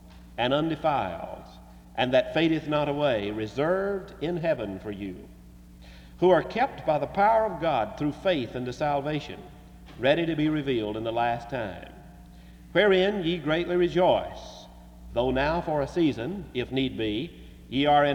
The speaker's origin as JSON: {"language": "English", "region": "Alabama", "country": "United States", "tie": "born or raised there", "said": "made her damaging, devastating way up through Geneva County, Alabama, where I grew up, and struck my hometown and spun off 3 tornadoes."}